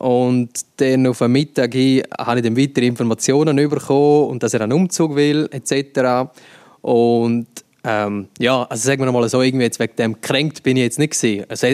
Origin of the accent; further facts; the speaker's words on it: St. Gallen, Switzerland; ich komme aus dem Sarganserland. Sarganserland ist eigentlich eine SVP-Hochburg.